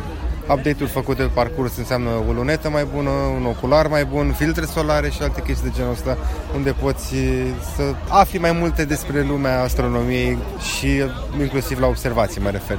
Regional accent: Bucharest, Romania; Sunt din București.

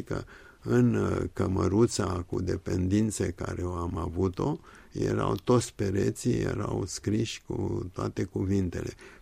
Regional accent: Romania; accent: Romanian; nu vă gândiți ce accent am, accentul meu e românesc

